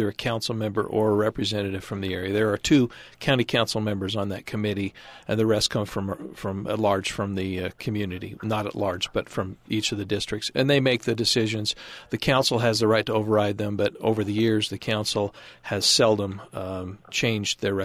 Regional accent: North Logan, Utah, United States; I come from North Logan. I'm a former mayor there.

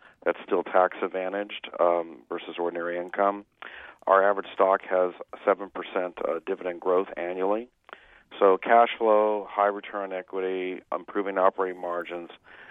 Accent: Berkeley, California, United States; Well, I'm from Berkeley, California.

